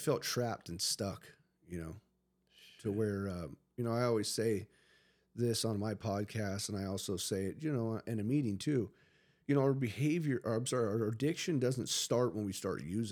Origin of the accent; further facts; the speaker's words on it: San Diego, California, United States; So I grew up in San Diego. I got kicked out of 4 elementary schools.